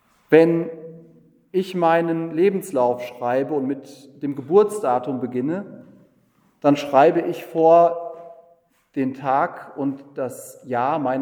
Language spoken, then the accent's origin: German; Giessen, Hesse, Germany; born there; ich bin in Gießen geboren worden